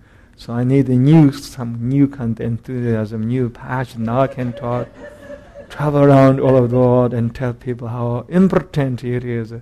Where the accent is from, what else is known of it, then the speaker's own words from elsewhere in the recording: Tibet, China; Recently, I couldn't reach into Tibet, my hometown.